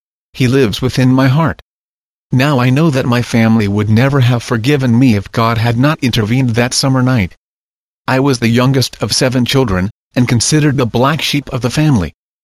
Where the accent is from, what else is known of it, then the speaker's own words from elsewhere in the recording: Colorado Springs, Colorado, United States; also born or lived in Farmington, United States / Union Lake, United States; I am from Colorado Springs, Colorado. I am formerly from Farmington and Union Lake in the state of Michigan.